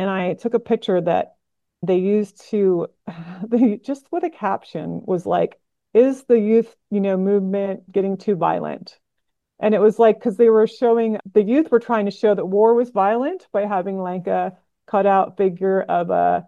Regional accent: Baltimore, Maryland, United States; also born or lived in New York City / Washington, D.C.; now in West Coast, United States; And I'm from the East Coast originally. So now I'm on the West Coast. But yeah, Baltimore. Grown and then Washington, D.C., lived the longest there on the East Coast

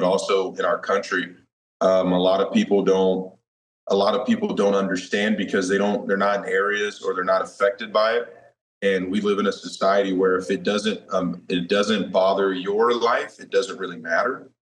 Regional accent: Alabama, United States; where I grew up in Alabama, being biracial, me and my sister being very athletic.

